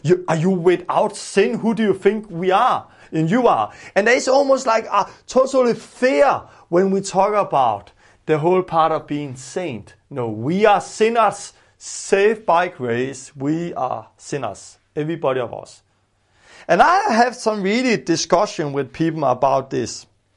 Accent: Denmark; English is a second language; in Denmark, growing up in Denmark

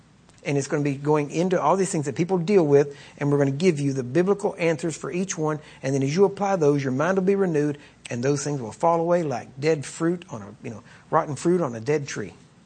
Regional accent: Texas, United States; That's as close as the Texan can get.

